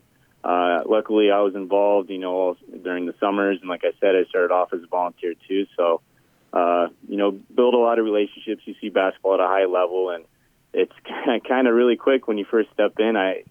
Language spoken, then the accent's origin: English; Clarinda, Iowa, United States; I grew up in Clarinda, Iowa.